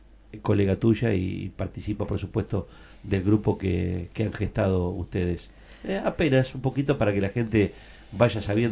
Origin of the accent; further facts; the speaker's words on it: La Madrid, Tucumán, Argentina; Loco, yo soy de La Madrid. Y si no lo conocés, vení que te lo voy a hacer conocer.